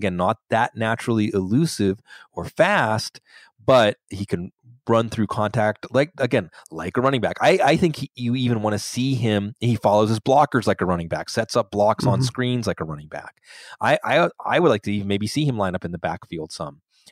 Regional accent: Pittsburgh, Pennsylvania, United States; I'll mention my hometown Pittsburgh Pitt Panther, Jester Weah.

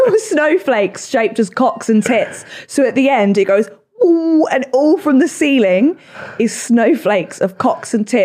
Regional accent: Cambridge, East of England, United Kingdom; In Cambridge, I had obviously everyone, it's my hometown.

